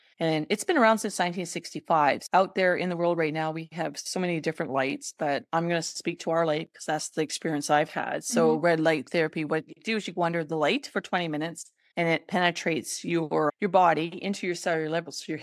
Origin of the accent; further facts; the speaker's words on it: Canada; And I'm from Canada.